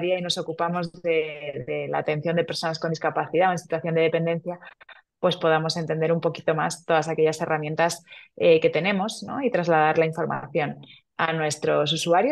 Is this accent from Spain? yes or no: yes; Madrid, Community of Madrid, Spain; Rocío, nosotros, bueno, somos de Madrid.